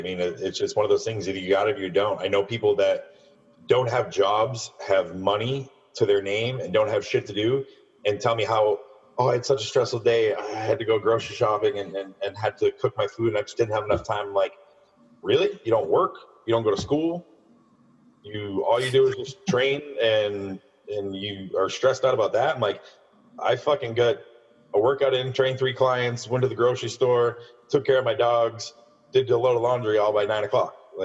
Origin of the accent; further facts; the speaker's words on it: New Hampshire, United States; New Hampshire.